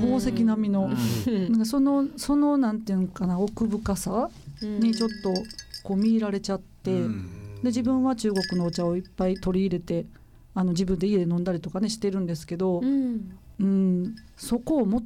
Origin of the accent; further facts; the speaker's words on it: Wakayama, Japan; 和歌山に生まれ育ってるから和歌山ってできてもいいのかもしれないんですけど